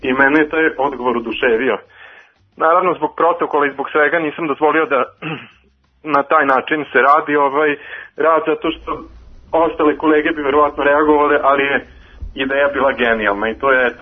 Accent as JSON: {"language": "Serbian", "town": "Novi Sad", "region": "Vojvodina", "country": "Serbia", "lives_now": "Belgrade, Serbia", "said": "Ja sam iz Novog Sada, sad živim u Beogradu."}